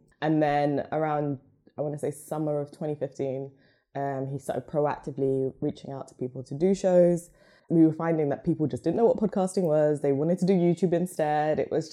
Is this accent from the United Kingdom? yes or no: yes; Luton, East of England, United Kingdom; born there; So I was born in Luton, a little stain outside of London.